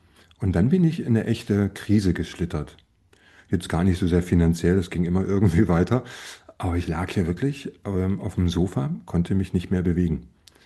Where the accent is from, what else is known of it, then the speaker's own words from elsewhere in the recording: Berlin, Germany; Ja, ich bin ja noch in der DDR aufgewachsen. Ich war 14, als die Mauer fiel, so ungefähr zur Einordnung. Und bin in Berlin groß geworden